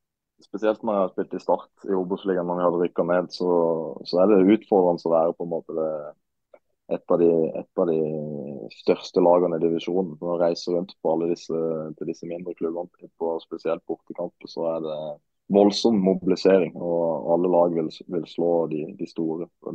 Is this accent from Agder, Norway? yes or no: yes; Marnardal, Agder, Norway; Julaften den tilbringes hjemme i Marnardal sammen med mor og far, og min brors og min søsters familie.